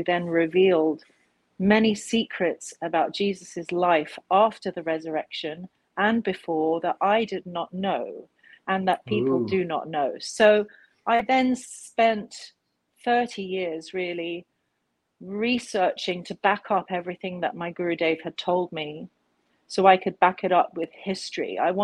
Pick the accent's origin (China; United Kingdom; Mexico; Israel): United Kingdom; England; my background is I was born in England and raised in England, but I spent quite a lot of time in India as a child because my father is from Kashmir, India.